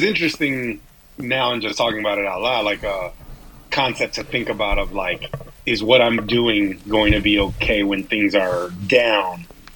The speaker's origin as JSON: {"language": "English", "region": "Texas", "country": "United States", "tie": "born or raised there", "said": "as kids growing up in Texas"}